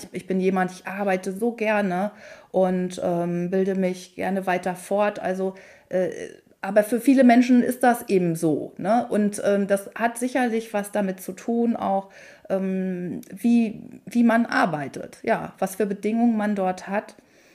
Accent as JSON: {"language": "German", "country": "Germany", "tie": "born or raised there", "said": "Ich bin dann, als ich 30 wurde, zurückgezogen hier in meine Heimat, an die Ostseeküste. Ich bin dann nach Rostock, habe mir Rostock ausgesucht als Stadt."}